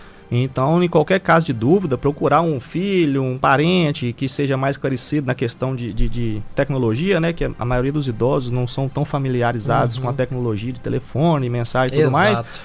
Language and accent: Portuguese; Minas Gerais, Brazil; Eu sou mineiro, né?